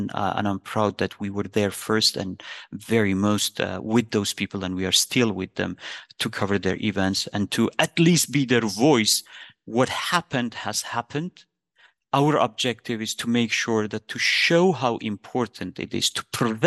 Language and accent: English; Iran; English is a second language; moved away; I have not been back in my hometown for the last more than 20 years right now. My dad passed away, and I couldn't be with him at his last moments at that time because of the situation in Iran.